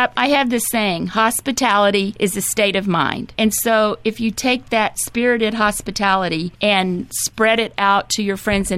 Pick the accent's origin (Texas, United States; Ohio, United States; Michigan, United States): Texas, United States; Corpus Christi; born there; I was born in Corpus Christi, Texas, so I'm a Southern girl, and 28 years ago, my husband plopped me in the middle of the snow